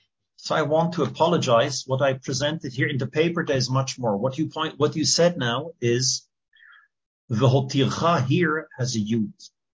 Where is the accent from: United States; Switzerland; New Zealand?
Switzerland; Daniel, we grew up together in Switzerland.